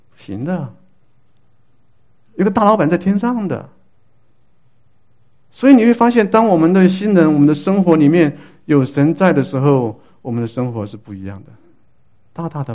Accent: China; 我想我们中国人的文化里面没有这句话

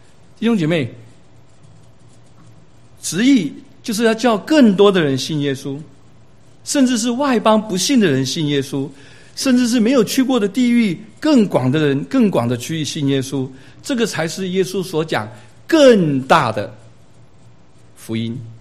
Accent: South Africa; 我是从南非来的，所以我就找一些南非的这些图案哈。我们非洲很多动物

